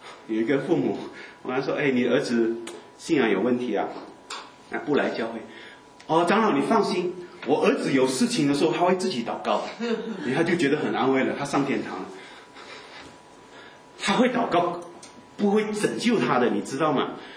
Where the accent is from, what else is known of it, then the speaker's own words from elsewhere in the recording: China; 反正我们中国人啊，你看信耶稣那样坏脾气哈